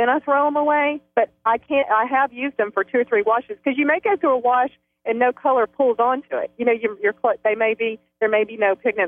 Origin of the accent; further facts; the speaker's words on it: the South, United States; But I like the yes ma'am and the no ma'am. But I'm from the South.